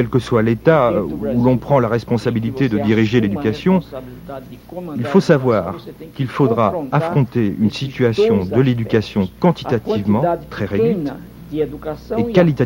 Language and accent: French; Recife, Pernambuco, Brazil; Nous avons habité la maison où je suis né, à Recife, jusqu'à mes 11 ans, à peu près.